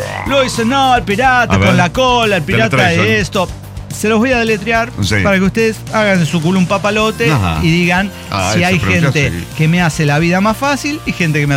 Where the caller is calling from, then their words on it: Puebla, Mexico; Y soy de Puebla, México.